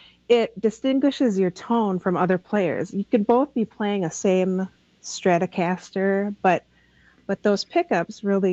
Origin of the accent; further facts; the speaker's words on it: White Earth, Minnesota, United States; So I'm from White Earth, and my clans are Bear and Crane.